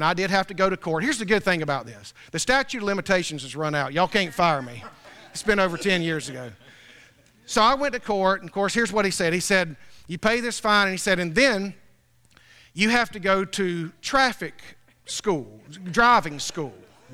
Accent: Homerville, Georgia, United States; born there; I mean, I was born in Homerville. I know every one of them.

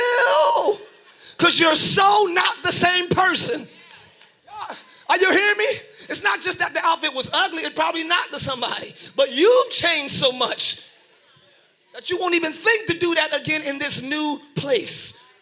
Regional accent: New Jersey, United States; I'm from Jersey. I moved to a new place. I don't expect any of the same company here. I left that for a reason.

